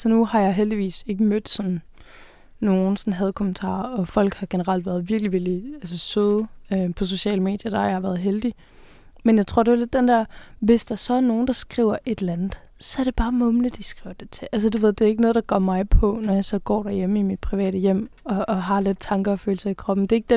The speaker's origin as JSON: {"language": "Danish", "town": "Haderslev", "region": "Region of Southern Denmark", "country": "Denmark", "tie": "born or raised there", "said": "jeg er fra Haderslev og født og opvokset i sådan på en lille villavej lidt uden for byen. Og så for nogle år siden flyttede på en gård med mine forældre."}